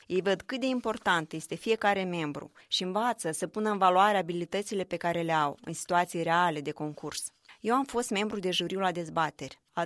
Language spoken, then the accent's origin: Romanian; Moldova; born there; Totuși, e bine că m-am născut în Moldova. Sunt momente când aș prefera o țară sau alta, dar totuși mi-e dragă și mă mândresc cu Moldova mea.